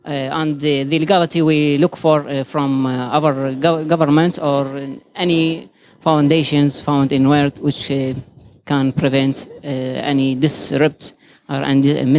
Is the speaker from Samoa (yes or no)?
no; Basra, Basra Governorate, Iraq; English is a second language; I am from Iraq, from Basra.